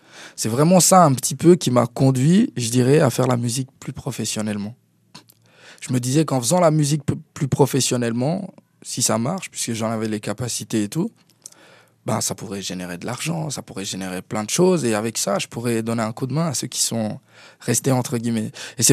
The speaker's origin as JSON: {"language": "French", "country": "Switzerland", "tie": "born or raised there", "said": "j'ai grandi en Suisse depuis l'âge de 10 ans à peu près."}